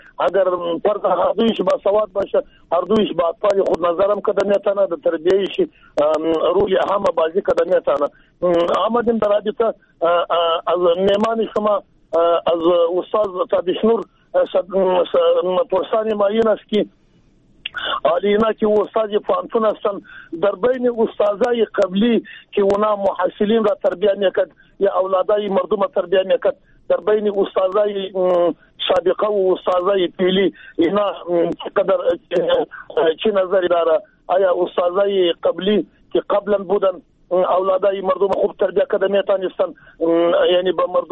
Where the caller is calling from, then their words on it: Jowzjan, Afghanistan; از جوزیان.